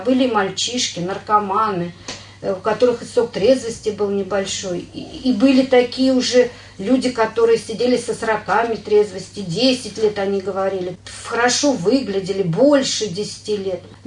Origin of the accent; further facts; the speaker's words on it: Zhukovsky, Moscow Oblast, Russia; у нас в Жуковском не было на тот момент группы. Я из Жуковского.